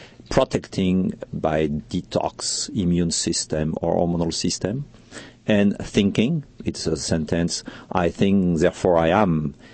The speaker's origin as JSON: {"language": "English", "country": "France", "accent": "French", "second_language": "English", "said": "And sorry for my deep French accent, but I will try to do my best."}